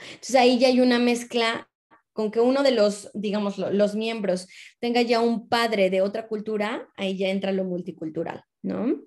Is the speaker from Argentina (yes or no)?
no; Mexico; yo soy mexicana, pero hablamos en inglés, es nuestro idioma común, ¿no? Neutral, un tercer idioma.